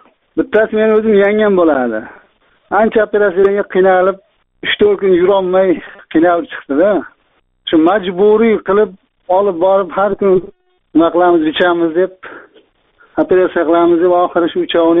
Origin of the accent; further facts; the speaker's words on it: Boyovut, Sirdaryo Region, Uzbekistan; Men Boyovutdanman. Sirdaryo viloyat Boyovut rayonidanman.